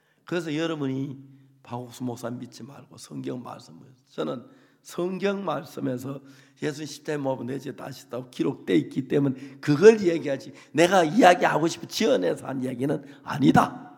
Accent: South Korea; 한국 사람으로서는 제가 처음으로

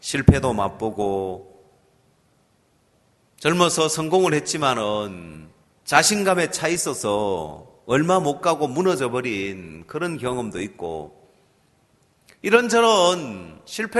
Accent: South Korea; 저는 한국 사람이라고 강사로 초청을 했더라고요.

